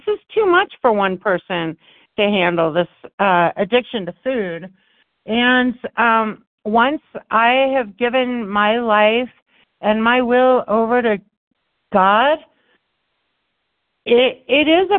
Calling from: Colorado, United States; Good morning. I'm calling from Colorado.

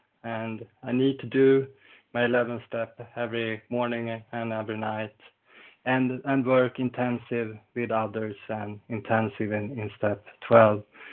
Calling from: Falun, Dalarna County, Sweden; English is a second language; I'm a recovered compulsive overeater, and I'm calling in from Falun in Sweden.

